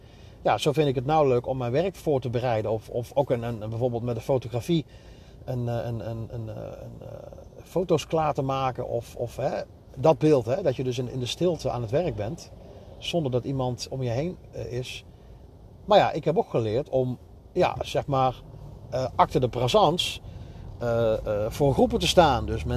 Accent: North Brabant, Netherlands; accent: Brabant; Ik heb een Brabants accent wat altijd opvalt bij mensen. Van nou, die zachte G.

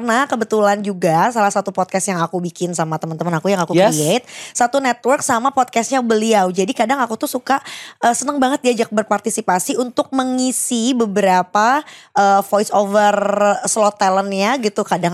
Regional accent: Bandung, West Java, Indonesia; Aslinya maksudnya born and raised tuh di Bandung.

